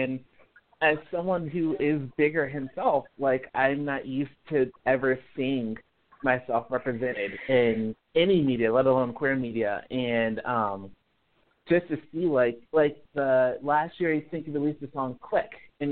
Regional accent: Maryland, United States; I'm from Maryland, and I lived in Virginia as well, so I'm just curious.

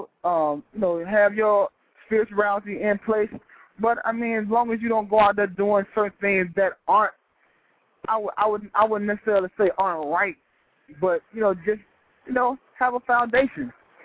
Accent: Atlanta, Georgia, United States; We're all from Atlanta, Georgia.

